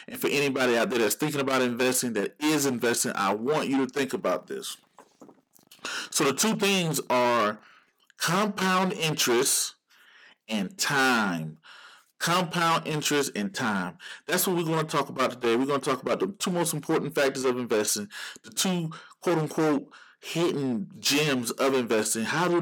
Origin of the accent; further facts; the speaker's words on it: Georgia, United States; No offense to Alabama, just throwing a name out there, Georgia, my home state.